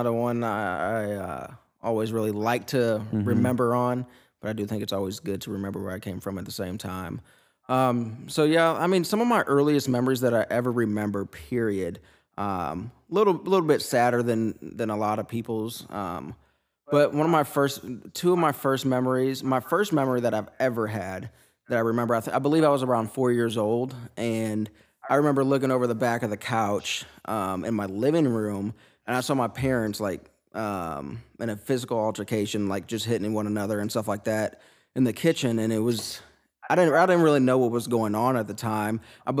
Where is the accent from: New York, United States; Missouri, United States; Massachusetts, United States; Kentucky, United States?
Missouri, United States; St. Louis; also born or lived in St. Charles County; Man, well, I'm from St. Louis. I was kind of born and raised between St. Louis and like St. Charles County area the majority of my life.